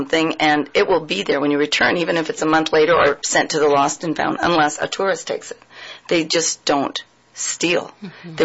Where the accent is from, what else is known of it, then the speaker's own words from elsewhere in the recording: Canada; born there; Well, I'm Canadian, born.